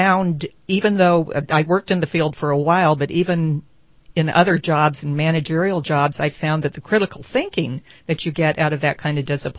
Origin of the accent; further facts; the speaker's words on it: San Francisco, California, United States; Well, I was born and raised pretty much in San Francisco.